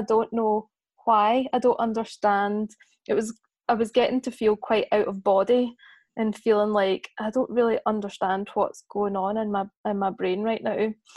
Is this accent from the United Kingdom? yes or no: yes; Glasgow, Scotland, United Kingdom; now in Birmingham, United Kingdom; I'm from Glasgow originally, but I've lived in Birmingham since 2016.